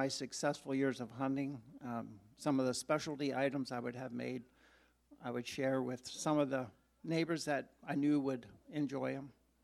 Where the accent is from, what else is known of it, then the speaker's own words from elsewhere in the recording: Pennsylvania, United States; We're from Pennsylvania, so you probably wouldn't know Finland Mennonite Church.